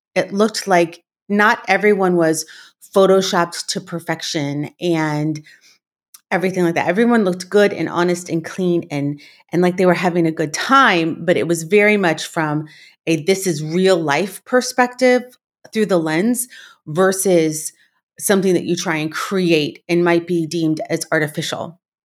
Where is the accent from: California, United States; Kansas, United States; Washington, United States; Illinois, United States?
California, United States; I'm from the Los Angeles area, from specifically Orange County.